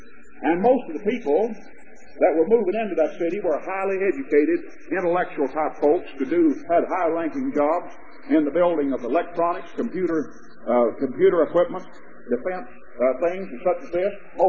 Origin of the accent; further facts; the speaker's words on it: Pleasant Grove, Texas, United States; I was from Pleasant Grove, and I knew who I was representing, the Pleasant Grove community